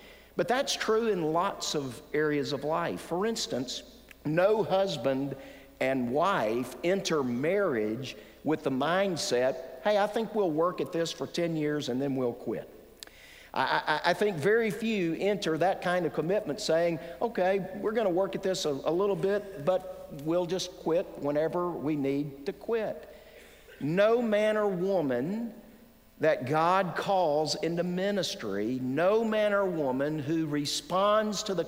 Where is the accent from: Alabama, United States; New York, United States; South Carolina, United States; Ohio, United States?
Alabama, United States; Tuscaloosa; most of you know that I'm from Tuscaloosa, Alabama, and we play a little bit of football around there